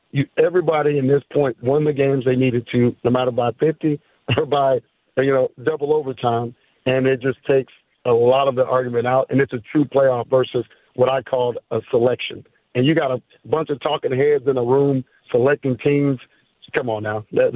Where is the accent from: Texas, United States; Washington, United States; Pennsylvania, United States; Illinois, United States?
Texas, United States; And then growing up in Texas, that's what you do.